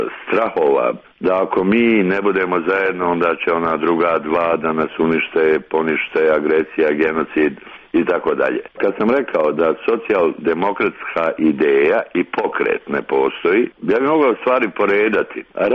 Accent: Bosnia & Herzegovina; stvaranje nekakve platforme u kojima bi mi, kao Bosanci i Hercegovci, mogli živjeti zajedno

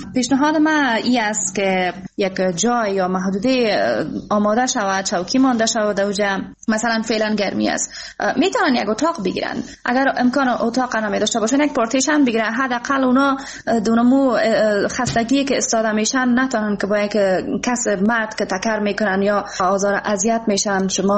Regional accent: Afghanistan; افتخار میکنم واقعاً که من یک افغان هستم

